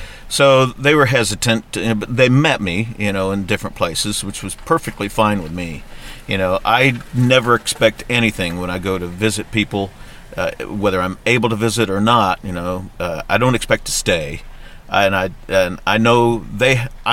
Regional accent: Indiana, United States; You know, growing up in Indiana, you know, you always hear about people that have gone out and seen the Rockies.

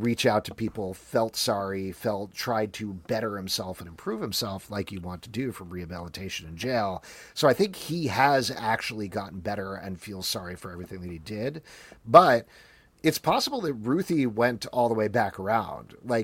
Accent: Deadwood, South Dakota, United States; I grew up in Deadwood. I don't know if you guys are familiar.

